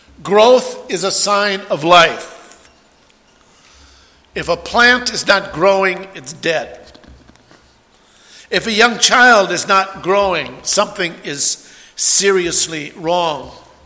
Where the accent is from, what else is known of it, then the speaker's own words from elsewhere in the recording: Minnesota, United States; I'm from Minnesota, and you don't know what cold is. I know what cold is. I've been in 30 below weather.